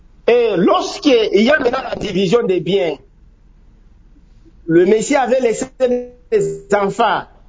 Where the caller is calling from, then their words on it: Bunia, Ituri, DR Congo; Ouais, ici chez nous à Bounia, cette histoire de succession